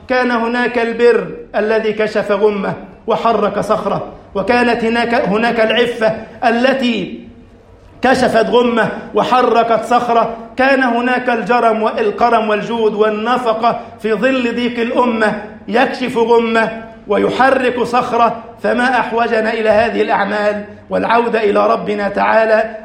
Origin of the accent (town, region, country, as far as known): Egypt